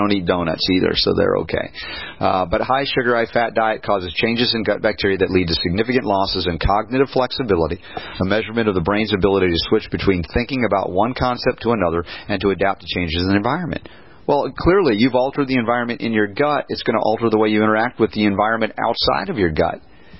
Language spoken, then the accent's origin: English; the South, United States; I grew up in the South.